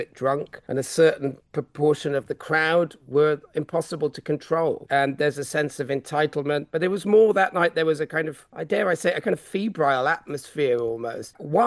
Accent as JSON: {"language": "English", "town": "Manchester", "region": "North West England", "country": "United Kingdom", "said": "I'm from Manchester, and when I play my hometown, that's a big thing. It's a no-nonsense town. It's gritty, it's real"}